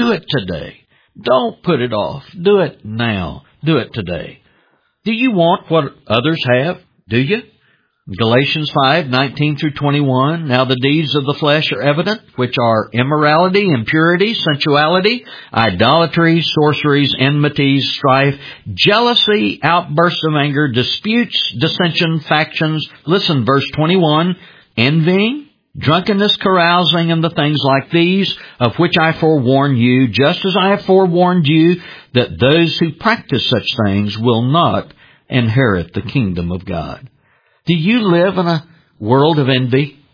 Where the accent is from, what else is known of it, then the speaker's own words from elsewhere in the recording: Dallas, Texas, United States; You know, I was born in Dallas, and I was reared down on Ross Avenue. My granddad had a used car lot, Max Motors.